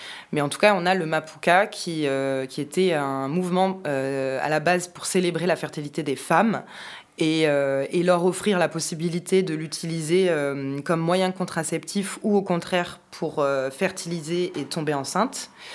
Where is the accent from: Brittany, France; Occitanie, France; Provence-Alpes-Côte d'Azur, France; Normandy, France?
Provence-Alpes-Côte d'Azur, France; Marseille; je suis marseillaise et j'ai 31 ans.